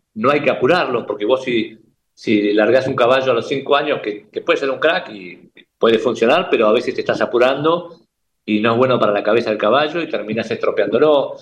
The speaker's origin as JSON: {"language": "Spanish", "country": "Argentina", "said": "creo que ese es nuestro símbolo, ¿no? Como caballo argentino."}